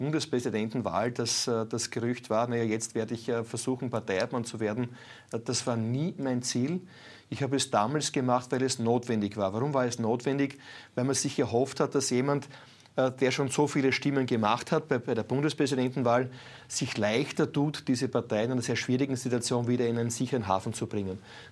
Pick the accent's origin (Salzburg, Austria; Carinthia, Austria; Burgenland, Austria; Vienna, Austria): Burgenland, Austria; Und das sage ich ganz besonders als Burgenländer, weil wir eine Friedensuniversität im Land haben